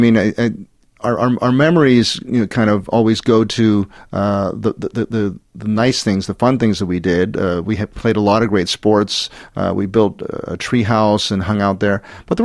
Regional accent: Pittsburgh, Pennsylvania, United States; I grew up outside Pittsburgh, Pennsylvania, in the United States, and wasn't anything really remarkable.

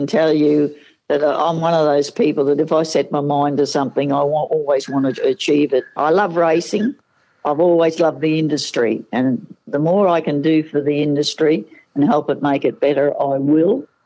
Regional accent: Ascot, Queensland, Australia; But I grew up in Ascot, where there was 32 stables, and Eagle Farm and Doomben was just a stone throw from where I lived.

